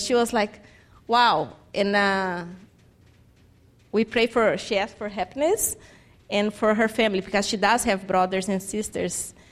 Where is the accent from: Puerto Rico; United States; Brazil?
Brazil; English is a second language; She's like, where are you from? And I say, I'm from Brazil. And I say, I visit my parents every 2 or 3 years.